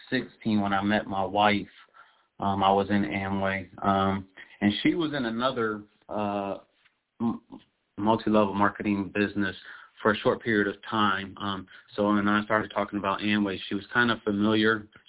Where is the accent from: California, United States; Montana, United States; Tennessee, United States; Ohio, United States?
Ohio, United States; Cleveland; I am from Cleveland, Ohio, married.